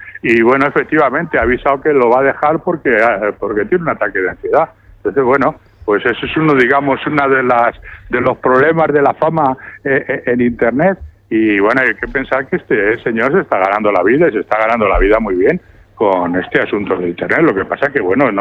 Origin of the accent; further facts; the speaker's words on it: Spain; nos hemos puesto todos a trabajar el día 24 como buenos españoles